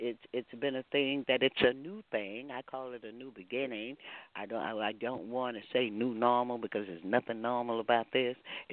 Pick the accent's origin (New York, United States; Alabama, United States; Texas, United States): Texas, United States; Houston; Yes, everybody, I'm a Houstonian. That's my stomping ground. And one thing about being a Texan, it's hospitality there